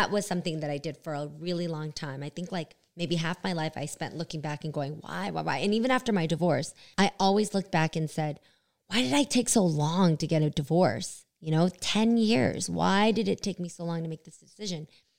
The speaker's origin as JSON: {"language": "English", "region": "California", "country": "United States", "said": "Okay, first we have to say, because if we're from the Bay, we have to do it. Bay Area!"}